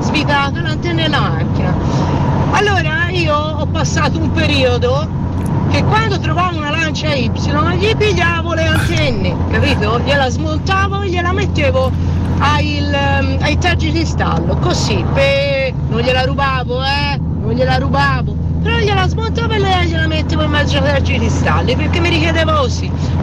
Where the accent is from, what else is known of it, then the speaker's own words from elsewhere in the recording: Chiocchio, Tuscany, Italy; Si andava a Firenze, perché io sono di Chiocchio, andavo a Firenze